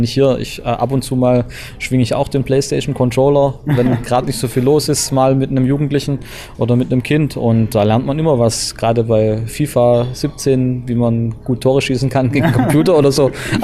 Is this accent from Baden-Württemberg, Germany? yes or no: yes; Heilbronn, Baden-Württemberg, Germany; now in Upper Franconia, Germany; An meiner Heimat das Essen, Maultaschen, Spätzle, die Lebensfreude, sage ich jetzt mal, ist ja Heilbronn so eine Weinregion, da ist so ein bisschen leutseliger, sage ich jetzt mal. Und ja, es ist eine schöne Stadt.